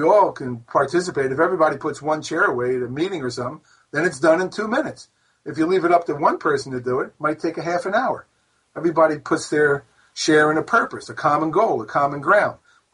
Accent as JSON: {"language": "English", "region": "East Coast", "country": "United States", "tie": "born or raised there", "accent": "East Coast", "said": "I imagine everybody recognizes my East Coast accent, which is fine, since I grew up on the East Coast."}